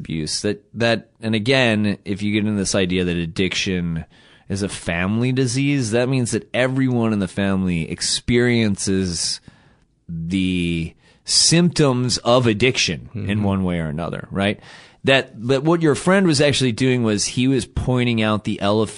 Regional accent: Baltimore, Maryland, United States; So I grew up in Baltimore. I was born in 79, late 70s. Baltimore is a very working class Catholic city.

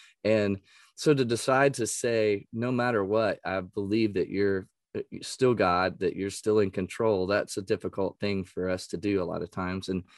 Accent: Texas, United States; I grew up in East Texas

